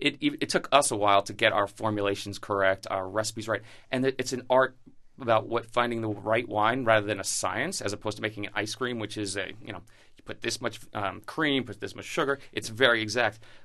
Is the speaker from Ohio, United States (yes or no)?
no; Queens, New York, United States; Well, I grew up in Queens with my best friend Dave Zablocki, who couldn't be here today.